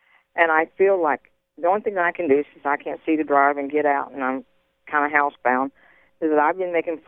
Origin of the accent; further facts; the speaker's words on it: Kansas, United States; I don't care what state they're from because I'm from Kansas.